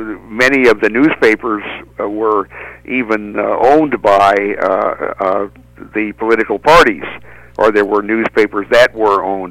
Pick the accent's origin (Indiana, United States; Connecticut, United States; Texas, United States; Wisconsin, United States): Indiana, United States; Vincennes; whose mansion is in Vincennes, Indiana, my hometown